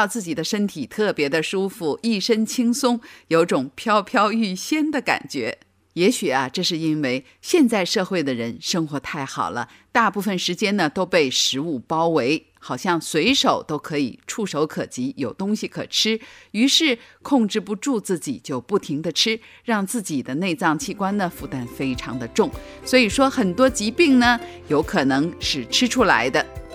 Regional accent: China

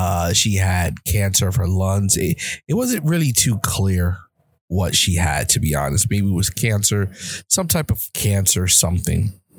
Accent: Bronx, New York, United States; I was raised in the Bronx, New York, as everybody knows.

